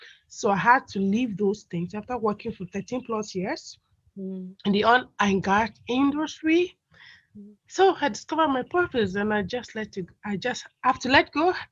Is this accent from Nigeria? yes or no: yes; Nigeria; basically I come from Nigeria. Yes, that's West Africa.